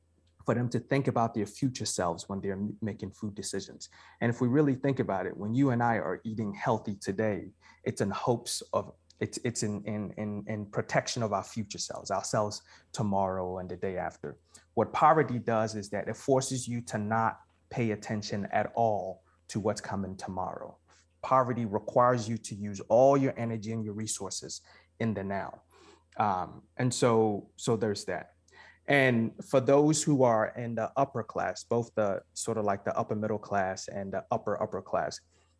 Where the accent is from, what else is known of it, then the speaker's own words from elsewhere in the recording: Ghana; I'm also from Ghana, West Africa.